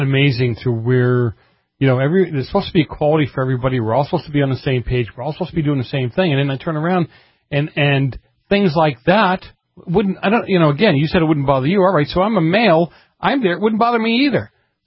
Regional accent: Boston, Massachusetts, United States; I'm from Boston.

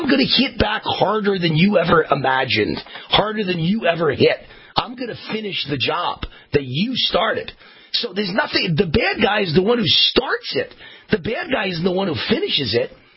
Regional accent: New York, United States; You know, I'm from New York, and I believe you'd be nice to everybody until the moment they screw you

